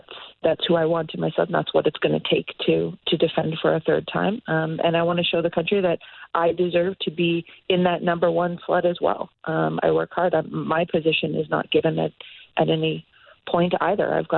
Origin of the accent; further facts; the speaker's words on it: Calgary, Alberta, Canada; I'm born and raised in Calgary, so being around Canada Olympic Park, now Winsport, and growing up in the mountains